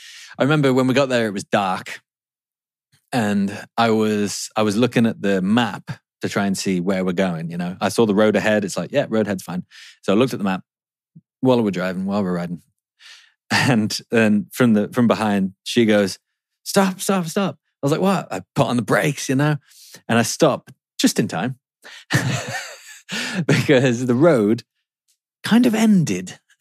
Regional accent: England, United Kingdom; I don't know what mine would be being English.

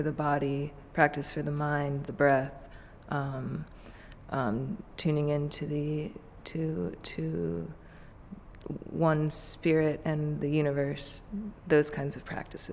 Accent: Maryland, United States; from Maryland.

